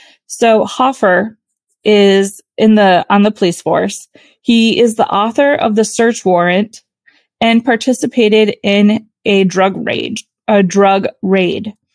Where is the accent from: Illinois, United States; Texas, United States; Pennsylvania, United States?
Illinois, United States; Chicago; I mean, I knew where some of these towns were because I grew up in Chicago. So you kind of grow up going to Wisconsin Dells.